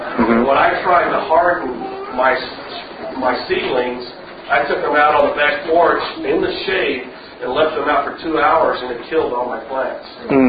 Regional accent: Texas, United States; Now, I'm from West Texas. We've had some unique challenges this year also.

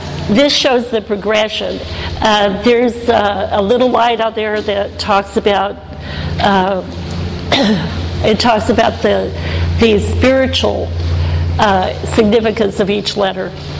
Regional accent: Lubbock, Texas, United States; excuse me, and I'm fighting a little thing today. So, I'm from Lubbock, Texas, and met my husband in Israel

